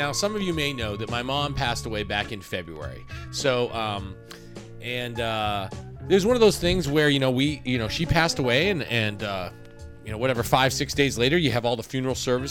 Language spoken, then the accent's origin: English; New Hampshire, United States; he has not physically been back in the house I grew up in New Hampshire.